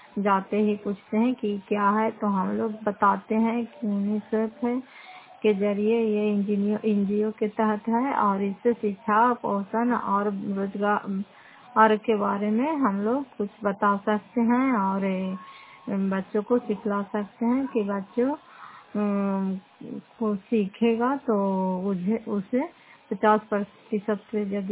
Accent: Fatehpur, Bihar, India; घर फतेहपुर पंचायत मकरौता जिला नालंदा और कराय प्रसुराय प्रखंड की निवासी हूँ।

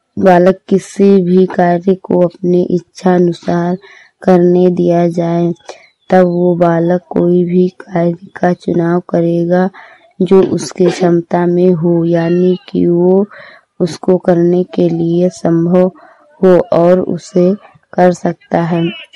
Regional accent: Hariharpur, Uttar Pradesh, India; मैं हरिहरपुर गांव जिला श्रावस्ती की रहने वाली हूँ।

